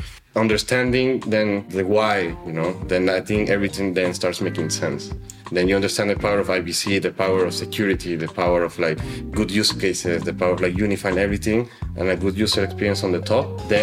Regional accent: Venezuela; me personally, I'm from Venezuela

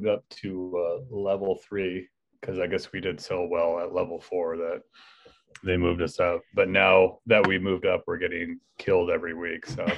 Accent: San Diego, California, United States; I am from San Diego, California.

